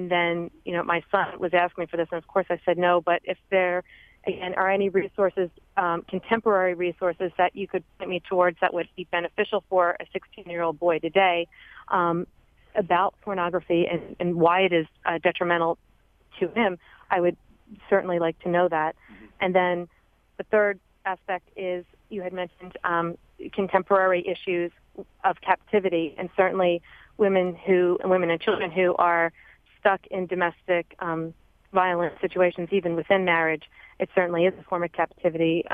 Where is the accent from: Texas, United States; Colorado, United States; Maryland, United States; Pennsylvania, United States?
Pennsylvania, United States; I'm originally from Bucks County, so I was pleased to hear that you're serving in the Philadelphia area.